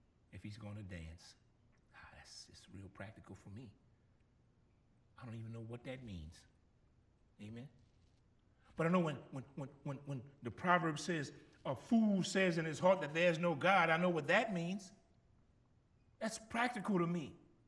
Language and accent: English; Gramercy, United States; And growing up in Gramercy, you know what they taught me? My uncles used to teach me.